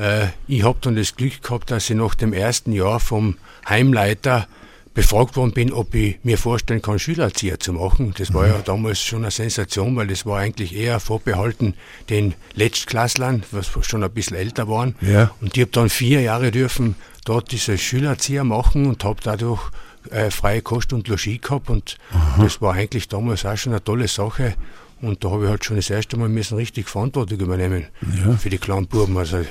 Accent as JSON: {"language": "German", "town": "Lienz", "region": "Tyrol", "country": "Austria", "tie": "born there", "said": "Ja, also ich persönlich bin in Lienz geboren. Meine Eltern seien an sich zugerast, wenn man so sagen darf. Mein Vater ist aus dem Grödental abstammungsmäßig."}